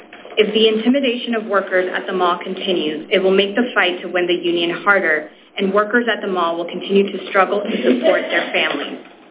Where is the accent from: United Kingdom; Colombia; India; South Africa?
Colombia; moved away as an adult; now in United States; I'm originally from Colombia and moved to the U.S. with my family and with my wife 3 years ago.